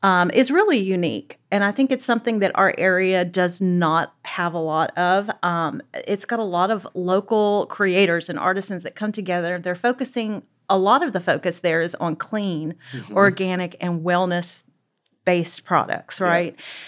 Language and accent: English; Sulphur, United States; Yes, I really am excited about talking about this because Sulphur is my hometown.